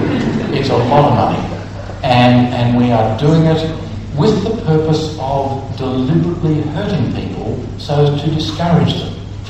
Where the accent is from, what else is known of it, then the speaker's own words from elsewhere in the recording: Australia; just travel overseas and introduce yourself to people as an Australian and hear how people respond to what they know we are doing.